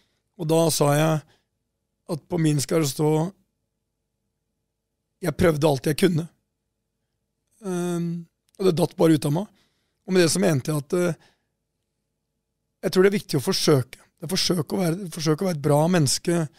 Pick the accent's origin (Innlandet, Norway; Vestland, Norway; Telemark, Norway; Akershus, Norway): Telemark, Norway; Porsgrunn; jeg kom fra Porsgrunn